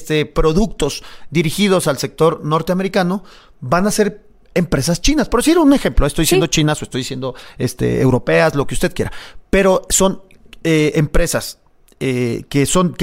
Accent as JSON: {"language": "Spanish", "region": "Chihuahua", "country": "Mexico", "said": "yo soy de Chihuahua"}